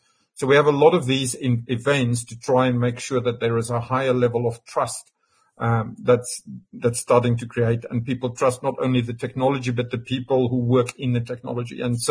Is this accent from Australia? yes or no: yes; Australia; also born or lived in Singapore; And even I'm classed as Singaporean, although I'm Australian, because I lived in Singapore just before I moved here.